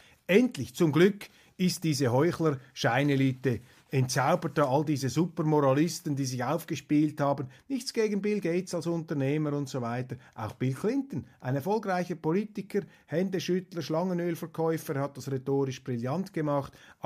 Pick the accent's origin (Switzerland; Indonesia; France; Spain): Switzerland; sind wir Schweizer entschuldigt.